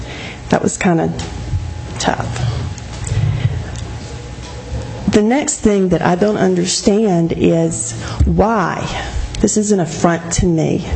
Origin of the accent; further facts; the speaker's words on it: Aiken, South Carolina, United States; born there; I was born in Aiken.